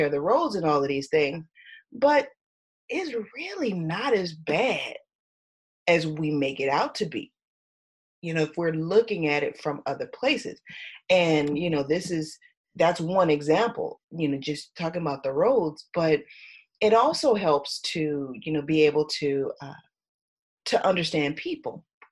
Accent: United States; they don't automatically know I'm American.

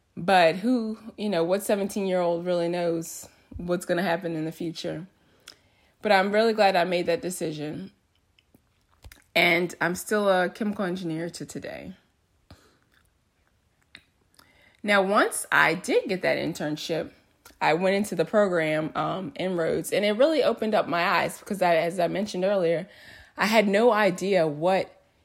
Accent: New Orleans, Louisiana, United States; So like I said … I'm from New Orleans. Born and raised in New Orleans, spent my whole childhood here.

